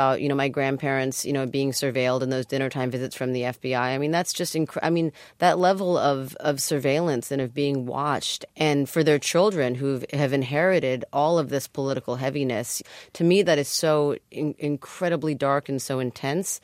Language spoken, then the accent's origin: English; United States; And for me, growing up in the States, I just, you know, that was not what I heard.